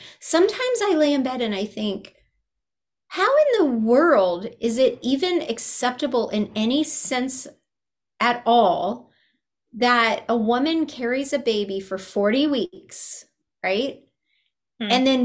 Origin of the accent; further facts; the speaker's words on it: West Coast, United States; now in East Coast, United States; But I came from the West Coast, really. Even though I live in the East Coast, I've done most of my career in the West Coast.